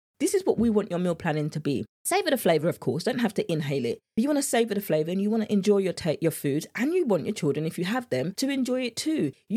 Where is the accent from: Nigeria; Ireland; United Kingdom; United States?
United Kingdom; England; This is how you know I'm English.